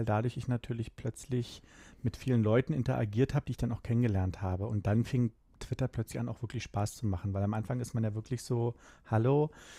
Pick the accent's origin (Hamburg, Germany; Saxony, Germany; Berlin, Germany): Berlin, Germany